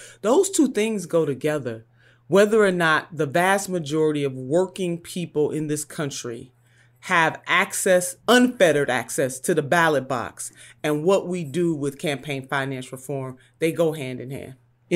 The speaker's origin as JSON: {"language": "English", "region": "Ohio", "country": "United States", "tie": "born or raised there", "said": "My home state of Ohio is one of the states that this could become a reality for the November election."}